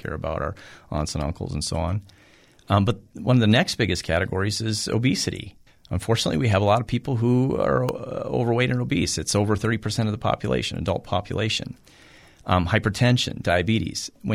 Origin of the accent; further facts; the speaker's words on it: North Dakota, United States; I grew up in Western North Dakota. I grew up around ranchers and, out in the country.